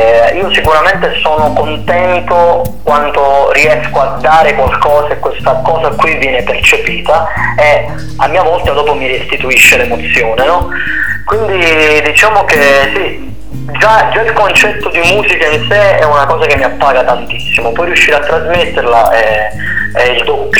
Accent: Calabria, Italy; io sono legato alla mia terra, alla Calabria. Io sono originario di un paesino di 3.000 anime, si chiama Murmansk.

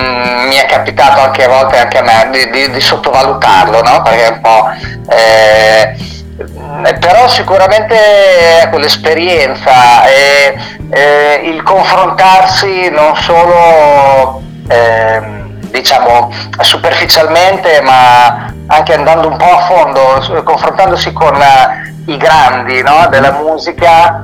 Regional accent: Emilia-Romagna, Italy; qui a Faenza, qui vicino dalle mie parti, io sono romagnolo

